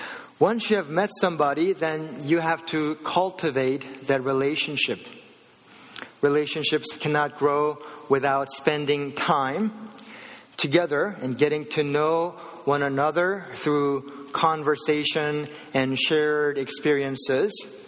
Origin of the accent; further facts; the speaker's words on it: United States; because I grew up here in the States and she grew up in South Korea.